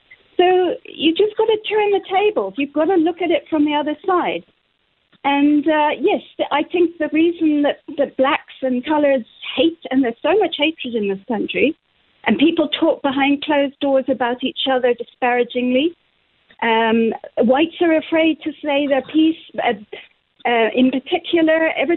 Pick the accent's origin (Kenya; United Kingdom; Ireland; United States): Ireland; I was born in Ireland. I'm a Protestant Irish, if you like, and I was in the minority there.